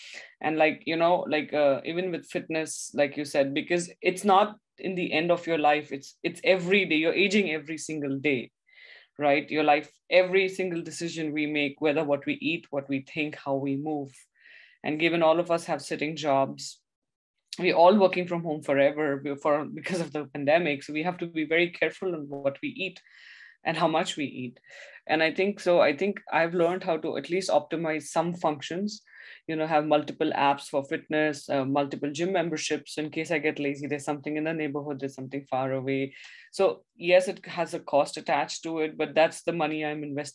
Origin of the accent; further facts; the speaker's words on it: Mumbai, Maharashtra, India; when I came from Mumbai, you know, we have the same weather the whole year, right?